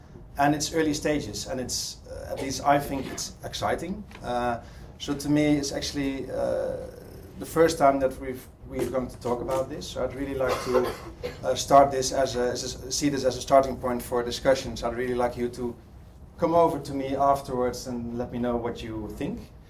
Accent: Netherlands; English is a second language; As you probably can hear from my accent, I'm not from the UK, I'm from Holland.

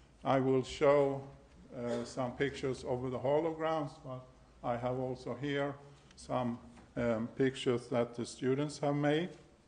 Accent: Lund, Skåne, Sweden; English is a second language; I'm from Lund in Sweden. If you don't know where it is, it's close to, rather close to Copenhagen in the south of Sweden.

